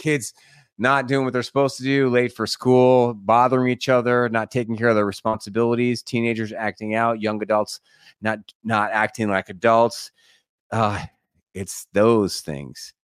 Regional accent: San Diego, California, United States; I grew up in San Diego. It's really big down there.

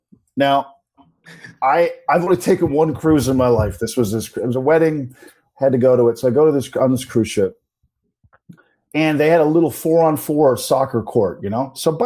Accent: Canada; some guy from another country goes, where are you from? And I go, Canada.

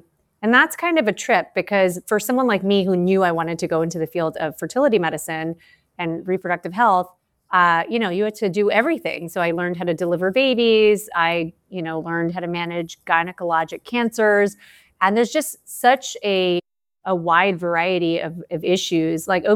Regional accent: Canada; now in United States

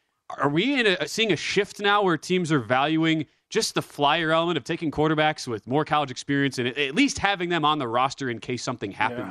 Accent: East Coast, United States; from the East Coast.

